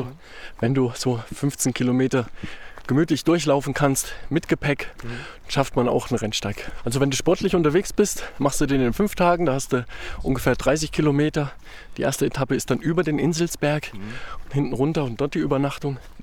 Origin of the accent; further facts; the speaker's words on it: Thuringia, Germany; weil hier, wo ich herkomme und wo wir hier in Südthüringen sind, schneidet man die Brötchen von oben auf und in die Bratwurst gehört kein Kümmel rein.